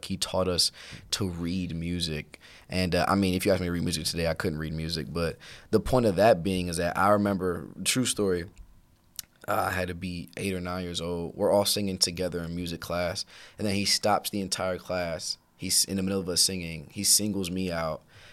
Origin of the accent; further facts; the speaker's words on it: Cleveland, Ohio, United States; I love Cleveland, born and raised in Cleveland. Those Cleveland has formed me in some deep ways.